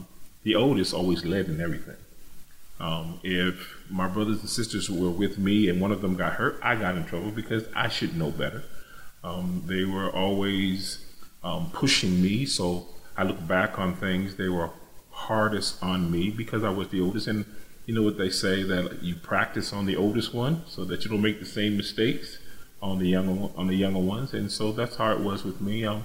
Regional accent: Danbury, Connecticut, United States; city of Danbury, which is about 60 miles from Hartford. It was a really small town. It's not small anymore. Some would consider it a city today. But as a young boy growing up in Danbury, very rural

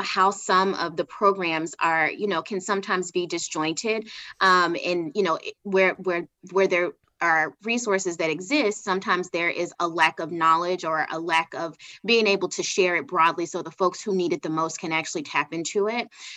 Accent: Village, Arkansas, United States; I tell people I'm from Village, Arkansas, which is just population, my family. And so these are things that really matter in small towns and areas like where I'm from.

